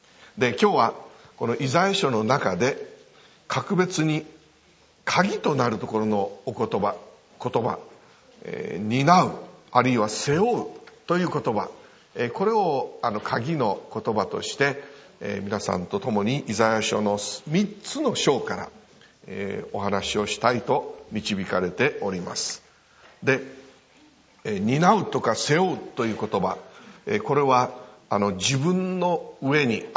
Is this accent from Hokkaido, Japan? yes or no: no; Funabashi, Chiba, Japan; 私は千葉県の船橋というところで生まれ育ちました。学校が千葉でありましたので毎日京成電車に乗って通っておりました。